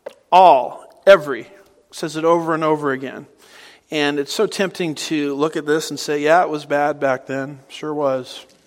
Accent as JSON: {"language": "English", "region": "California", "country": "United States", "moved": "yes", "lives_now": "Texas, United States", "said": "Now, I'm from California, and I moved to Texas over 2 decades ago."}